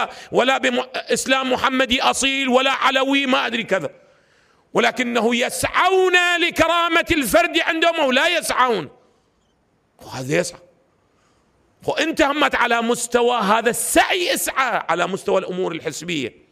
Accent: Iraq; وصار عندنا بالعراق بعد، لو ما صار عندنا بالعراق

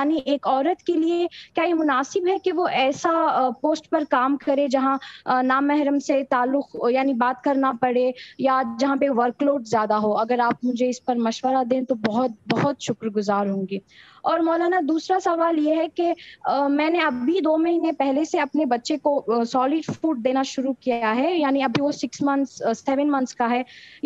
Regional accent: Bengaluru, Karnataka, India; میں بینگلور انڈیا سے تعلق رکھتی ہوں. میں ابھی یہاں انڈیا میں

